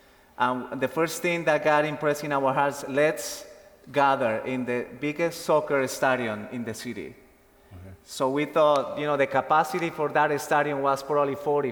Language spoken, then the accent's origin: English; Valle del Cauca, Colombia; I grew up, I always remember growing up in Colombia in a small town, 40 minutes from our city, from Cali.